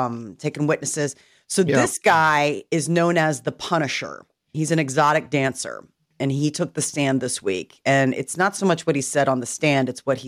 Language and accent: English; Nebraska, United States; I'm a Husker fan too. Yes, I'm from Nebraska.